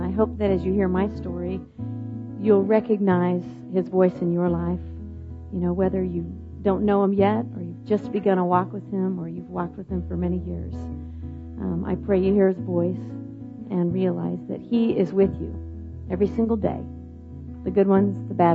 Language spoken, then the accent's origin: English; Midwest, United States; And, you know, I grew up in the Midwest, so I remember that, just that white.